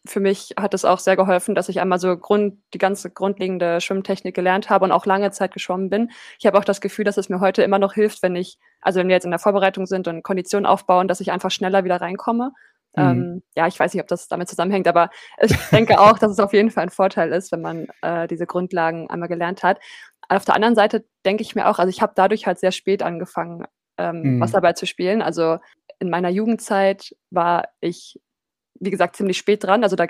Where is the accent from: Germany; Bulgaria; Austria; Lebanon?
Germany; Saarland; also ich komme ja aus dem Saarland und habe da in einem relativ kleinen Verein in Friedrichshain erstmal geschwommen